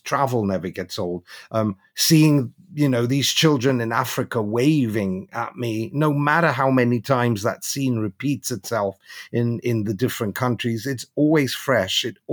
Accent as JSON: {"language": "English", "country": "Greece", "tie": "born or raised there", "said": "When I grew up in Greece, you know, everyone was encouraged to be a lawyer, a doctor, or an engineer."}